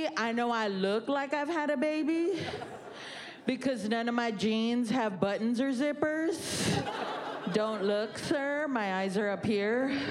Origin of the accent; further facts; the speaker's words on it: Texas, United States; I'm from Texas. Yeah, where they teach us that babies and guns come from a meat smoker in heaven.